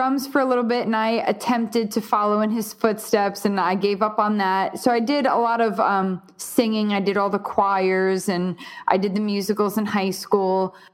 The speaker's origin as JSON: {"language": "English", "town": "New York City", "region": "New York", "country": "United States", "tie": "born or raised there", "said": "we grew up in Queens, New York"}